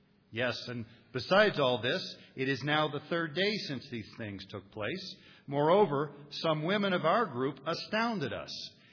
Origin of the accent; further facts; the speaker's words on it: Columbus, Ohio, United States; it's still published in Columbus, Ohio, my hometown, these 47 years later.